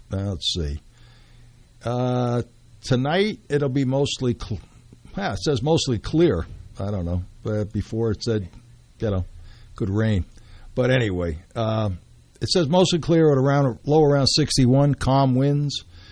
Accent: Brooklyn, New York, United States; I was born and raised in Brooklyn.

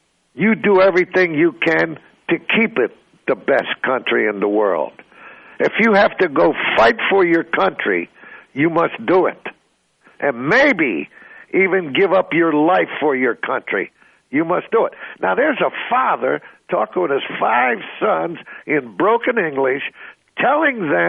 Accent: Norristown, Pennsylvania, United States; born there; I was born in Norristown, Pennsylvania.

